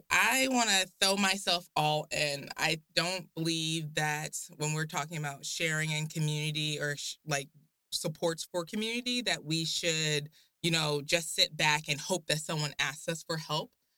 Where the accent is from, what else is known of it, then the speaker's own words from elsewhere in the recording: Portland, Oregon, United States; born there; I was born at Emmanuel Hospital, so.